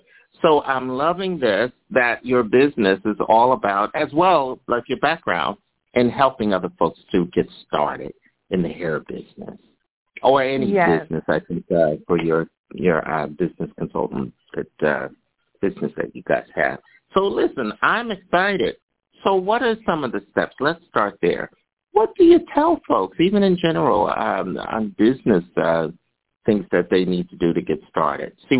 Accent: New Jersey, United States; because I'm also from North Jersey. I graduated out of Scott in East Orange, New Jersey, back a long time ago.

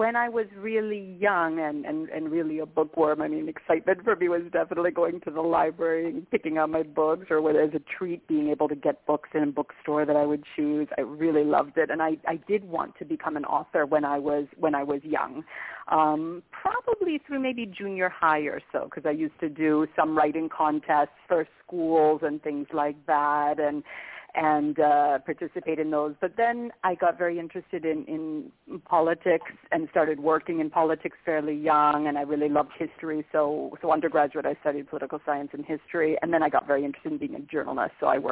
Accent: Boston, Massachusetts, United States; also born or lived in Saratoga Springs, New York; I grew up in America, so in the suburbs of Boston. And then when I was in middle school, we moved up to upstate New York, to Saratoga Springs, New York, which is close to Albany and close to the Adirondack Mountains.

